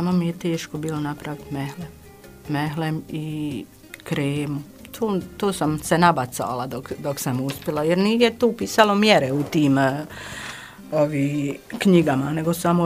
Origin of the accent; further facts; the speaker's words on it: Lukavica, Bosnia & Herzegovina; Pa ja sam iz Lukavice rodom i udala sam se u Lukavicu. Već 34 godine sam u braku, majka sam dvoje djece, domaćica sam